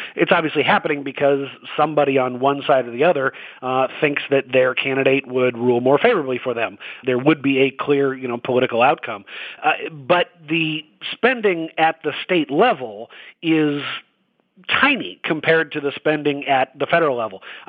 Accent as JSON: {"language": "English", "region": "Washington", "country": "United States", "said": "I'll give you go back to the example of my home state of Washington."}